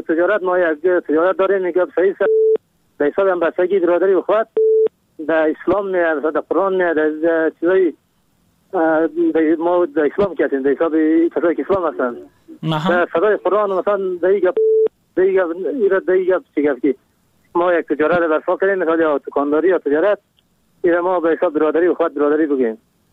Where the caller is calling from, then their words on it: Kabul, Afghanistan; از کابل هستم.